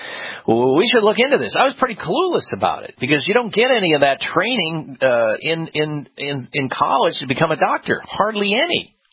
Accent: Iowa, United States; I grew up in the Midwest where red meat consumption is normal. It's an everyday occurrence in most homes. And when I was growing up in Iowa, we had meat, red meat, three times a day.

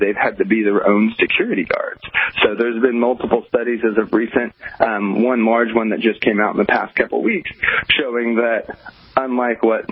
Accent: Oklahoma, United States; which coming from the Midwest, where I'm from Oklahoma, I've seen homeless. I've never seen it like the levels we have in Los Angeles.

